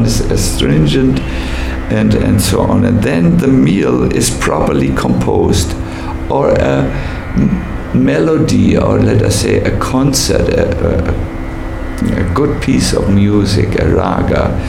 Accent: Germany; English is a second language; I was born in Germany and brought up in Germany.

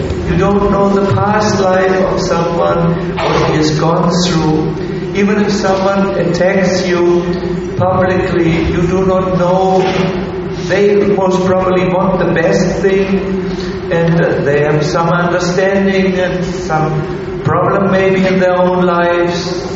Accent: Germany; I'm extremely critical, being from the family I am and being from Germany.

